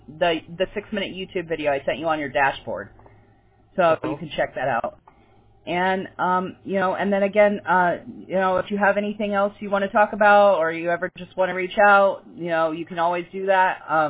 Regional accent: California, United States; Well, I'm from California.

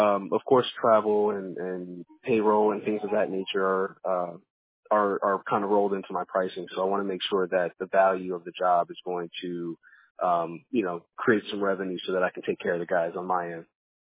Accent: Virginia Beach, Virginia, United States; But locally I'm from the Virginia Beach area, grew up in the Virginia Beach area.

